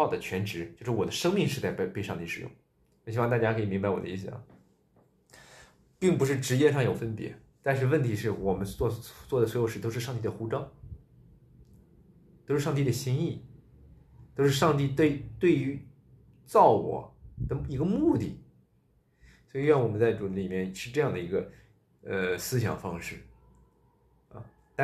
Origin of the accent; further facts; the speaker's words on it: China; 那这就是我们中国人的想法